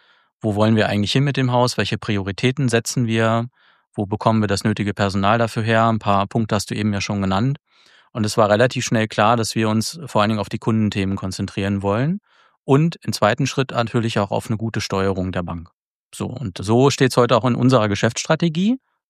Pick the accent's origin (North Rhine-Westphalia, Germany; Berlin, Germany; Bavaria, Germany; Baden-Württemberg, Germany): North Rhine-Westphalia, Germany; born there; now in Magdeburg, Germany; ich bin ja gebürtiger Ostwestfale, aber wir haben uns hier sehr schnell sehr heimisch gefühlt.